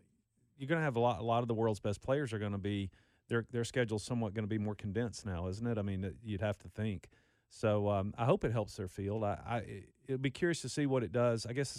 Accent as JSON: {"language": "English", "country": "United States", "said": "I'm one that even being an American, I feel like it's somewhat unfair that three of the major championships are on U.S. soil."}